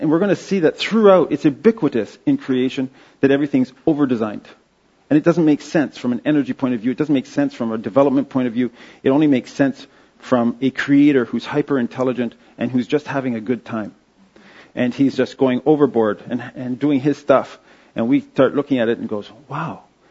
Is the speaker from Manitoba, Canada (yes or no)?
no; Quebec, Canada; also born or lived in Toronto; even though I'm clearly English from Toronto. But grew up in Quebec.